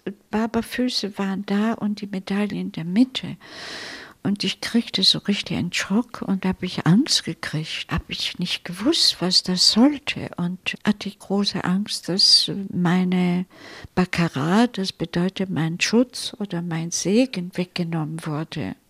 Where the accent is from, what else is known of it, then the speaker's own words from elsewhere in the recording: Turin, Piedmont, Italy; diese Gruppe kam von meiner Heimatstadt, Turin.